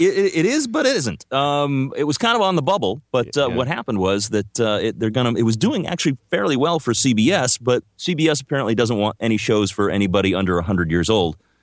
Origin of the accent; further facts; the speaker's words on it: Ireland; But, you know, that's me. And I'm Irish.